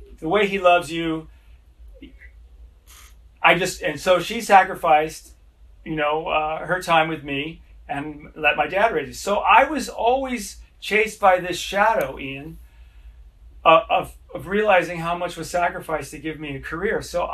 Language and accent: English; London, United Kingdom; born there; I was born in Charing Cross Hospital.